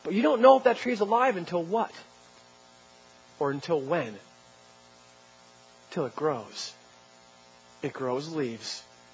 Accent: New Jersey, United States; I'm from New Jersey

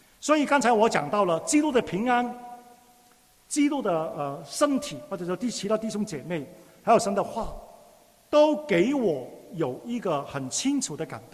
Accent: Hong Kong; Chinese is a second language; 很多人也知道我是香港出生，香港长大。在我过去牧会当中，哈、啊，我从来没有用普通话讲道的，我也没有学过讲普通话的。

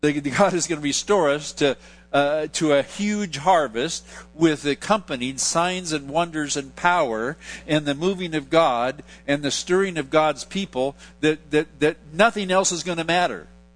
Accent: Portland, Oregon, United States; now in San Francisco, United States; I grew up in Portland, and it didn't used to be that kind of a hellhole.

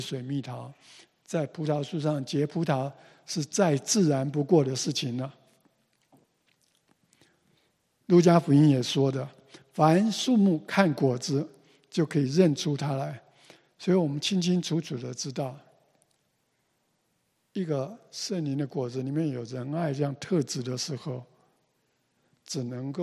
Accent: China; 我们中国人很 proud of 我们的儒家思想。

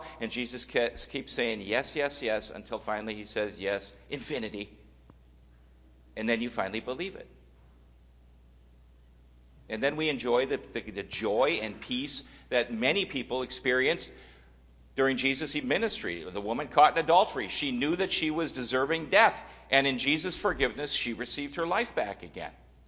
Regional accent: Midwest, United States; Growing up in the Midwest, there were a bunch of unspoken rules that I got to used to, and they're still ingrained in my being.

